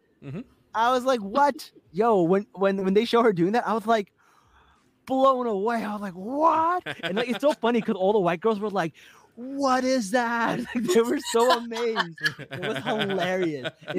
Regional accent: New York, United States; I'm sorry. I'm from New York.

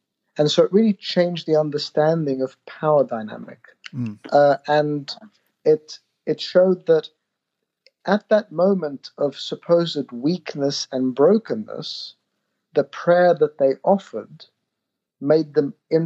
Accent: Australia; I grew up in Australia.

